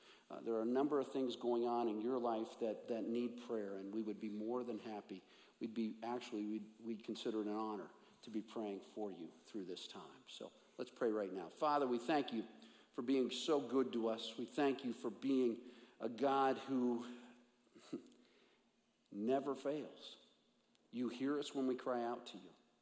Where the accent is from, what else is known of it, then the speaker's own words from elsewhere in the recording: Kansas City, Missouri, United States; Growing up in the Midwest, in Kansas City, we'd have block parties.